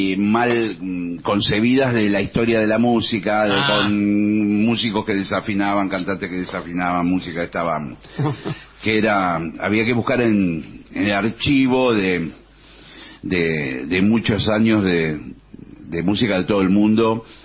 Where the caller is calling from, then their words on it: Santa Fe, Argentina; Saludos, vengadores. … de Santa Fe.